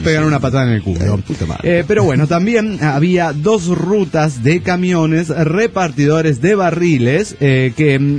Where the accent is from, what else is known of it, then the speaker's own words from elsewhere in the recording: Maracaibo, Zulia, Venezuela; now in Colombia; En mi ciudad natal, Maracaibo, hay una librería